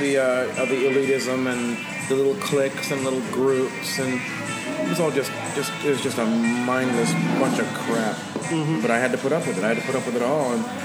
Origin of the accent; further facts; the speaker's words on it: Hawaii, United States; born there; I was, yeah. Mm-hmm. A lot of people think I was born in Kenya, but.